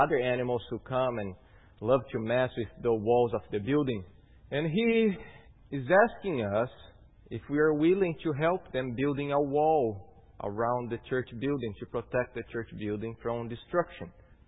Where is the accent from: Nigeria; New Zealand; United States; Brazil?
Brazil; I think in Brazil, I'm from Brazil, and how hard things are there.